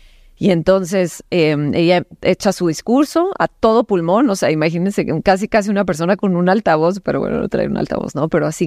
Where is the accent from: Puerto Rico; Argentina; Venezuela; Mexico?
Mexico; Cananea, Sonora; born there; nací en Cananea, Sonora